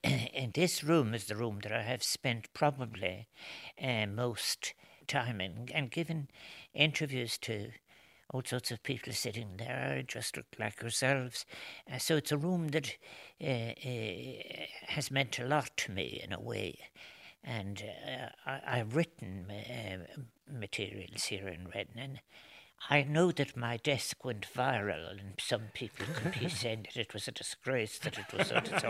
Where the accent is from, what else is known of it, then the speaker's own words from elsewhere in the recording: Limerick, Munster, Ireland; born there; I was born in Limerick, but I went to live. My uncle and aunt took care of me from the age of five on, and they had a farm